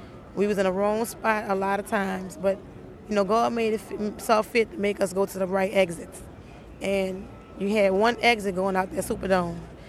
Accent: New Orleans, Louisiana, United States; New Orleans East, Louisiana.

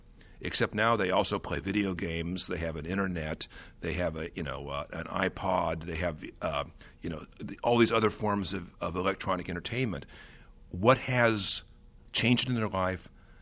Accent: United States; I'm an American, I love America

